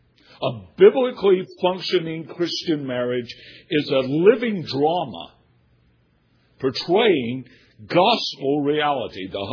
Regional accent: Winston-Salem, North Carolina, United States; I'm very thankful I was born in America. I'm very thankful for the childhood that I had. As I was thinking about how society has changed, I was remembering I grew up in Winston-Salem.

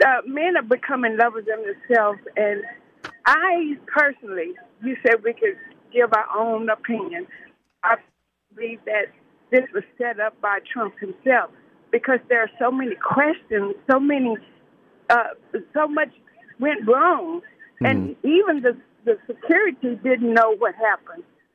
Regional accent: Lubbock, Texas, United States; I'm from Lubbock, Texas.

